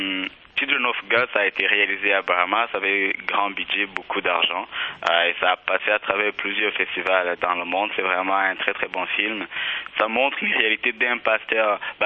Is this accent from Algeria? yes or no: no; Rwanda; moved away; Moi je viens du Rwanda, donc si j'étais resté là-bas